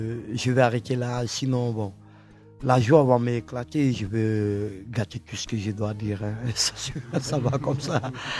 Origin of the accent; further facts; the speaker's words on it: Burkina Faso; Je crois qu'arrivé chez moi au Burkina, je vais agrandir ma façon de travailler